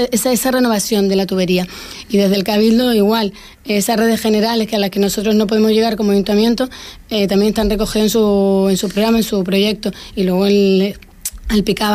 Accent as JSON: {"language": "Spanish", "region": "Canary Islands", "country": "Spain", "said": "Soy majorera, sí."}